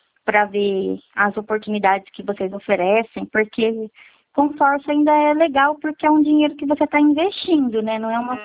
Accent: Presidente Prudente, São Paulo, Brazil; Sou de Prudente

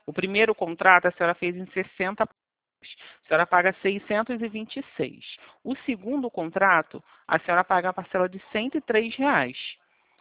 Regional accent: Rio de Janeiro, Brazil; eu sou aqui do Rio mesmo, centro do Rio.

